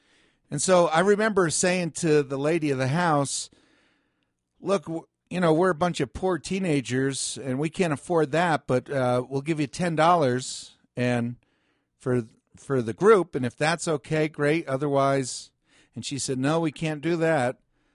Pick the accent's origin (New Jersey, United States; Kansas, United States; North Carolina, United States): New Jersey, United States; We're from New Jersey. We thought, oh, it'd be fun to climb on a glacier.